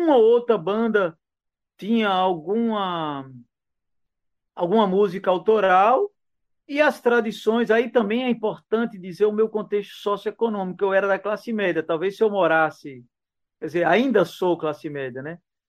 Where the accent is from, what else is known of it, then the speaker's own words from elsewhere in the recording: Caruaru, Pernambuco, Brazil; also born or lived in Garanhuns; Eu nasci em Garanhuns, mas eu me criei em Caruaru e eu morava numa vila afastada, que até hoje existe, a Vila Kennedy, assim, e onde as tradições populares faziam parte do cenário cotidiano das coisas.